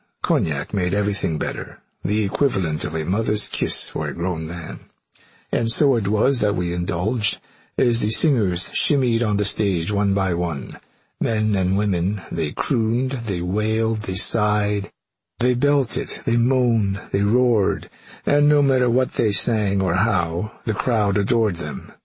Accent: Buon Ma Thuot, Đắk Lắk, Vietnam; English is a second language; But I had gotten off at Ban Ne Thuat, my hometown, hilltown, town of red earth, highland country of the finest coffee beans, land of booming waterfalls

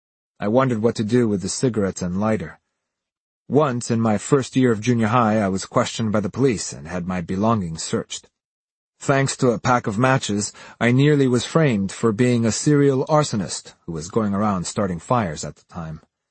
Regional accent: Japan; Despite being born and raised in Japan, I was still considered a foreign resident, so I was required to be registered as one and have an alien registration card.

